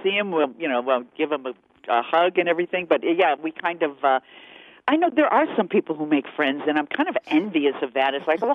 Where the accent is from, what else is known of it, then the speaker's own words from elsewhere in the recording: Chicago, Illinois, United States; You know, I'm from Chicago, so